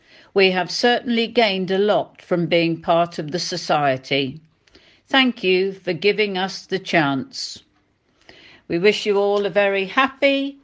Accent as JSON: {"language": "English", "town": "Nottingham", "region": "East Midlands", "country": "United Kingdom", "tie": "born there", "lives_now": "Isle of Wight, United Kingdom", "said": "I was born in Nottingham."}